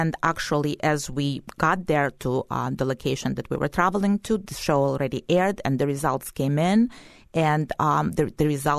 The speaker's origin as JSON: {"language": "English", "region": "Kyiv", "country": "Ukraine", "said": "because I'm from Kyiv."}